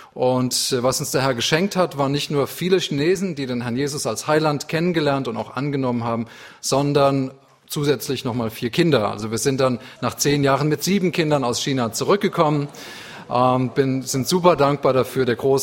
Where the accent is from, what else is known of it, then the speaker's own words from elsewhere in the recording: Rhineland-Palatinate, Germany; ich komme aus dem Westerwald, da liegen dialektal gewisse Unterschiede. Das schöne Schwäbisch beherrsche ich leider nicht